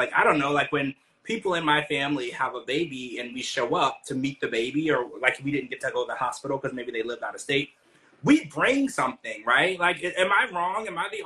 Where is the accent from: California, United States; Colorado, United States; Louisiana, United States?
Louisiana, United States; I think that I was raised in the South, right? Like, I'm from Louisiana